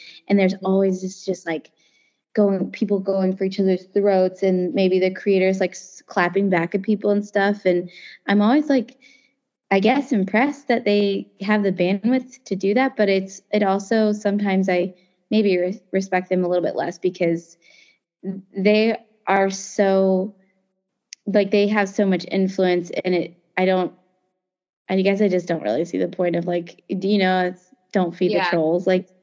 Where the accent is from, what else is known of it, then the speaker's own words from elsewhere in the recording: United States; I wouldn't say I'm like a royal fan because we're American. Like, I don't get it. Like, it doesn't make sense to me, the monarchy, and because we just didn't grow up, we're not from that culture.